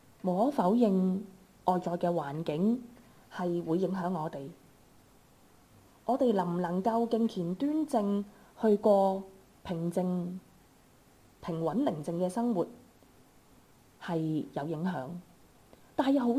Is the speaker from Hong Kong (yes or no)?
yes; Hong Kong; 作为香港人，我相信我们很明白。